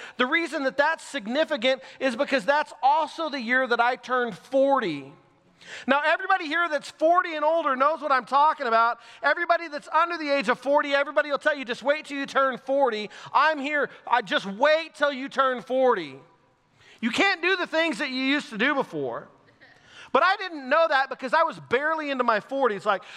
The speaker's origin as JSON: {"language": "English", "region": "Texas", "country": "United States", "tie": "born or raised there", "said": "I grew up in Texas and played a little something called Texas high school football. And we play real football in Texas."}